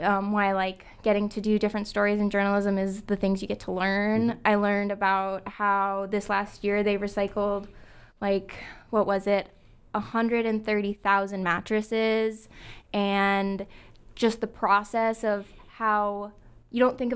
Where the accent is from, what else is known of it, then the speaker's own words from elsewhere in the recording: Washington, United States; I'm from up in Washington, Napa Vine.